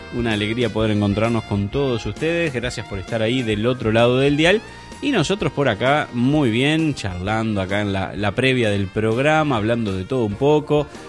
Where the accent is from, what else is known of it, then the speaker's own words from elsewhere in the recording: Uruguay; Como somos uruguayos, estamos acá abajo de América del Sur, la L la decimos como elle, ¿no?